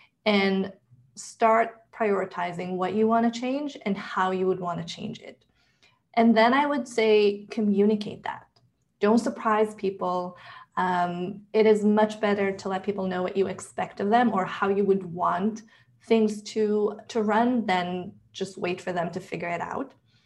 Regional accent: Israel; so I come from a very homogenous country. I was born and raised in Israel.

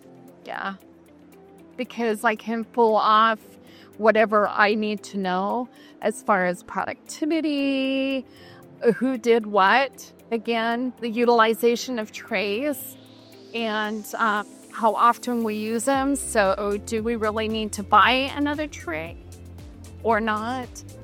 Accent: Idaho Falls, Idaho, United States; I'm from Idaho Falls, Idaho.

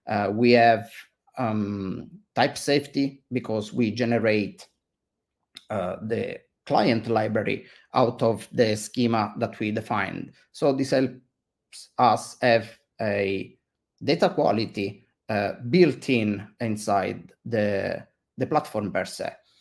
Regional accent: Italy; English is a second language; Funny thing from me, I'm from Italy, and I get to tell this a lot to all my coworkers.

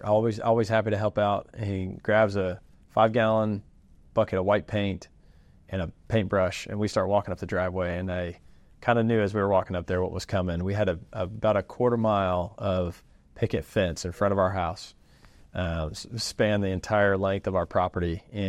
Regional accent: Austin, Texas, United States; We lived in Austin. I grew up in Austin. But when I was 11 years old, my mom had this dream of living on a ranch, living in the country.

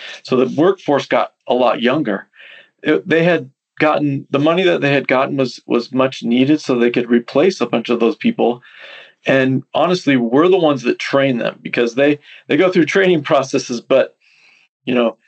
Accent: California, United States; I'm from California, so I know a lot of agents there. I don't live there now

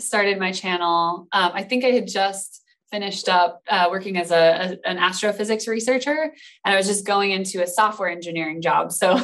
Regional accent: Hawaii, United States; So thinking back to when I was a kid, I grew up in Hawaii.

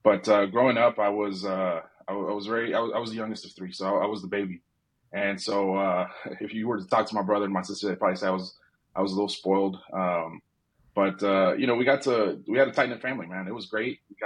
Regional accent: Houston, Texas, United States; We grew up in Houston, in inner city Houston. It was, back in the day, probably not a very desirable neighborhood to grow up in.

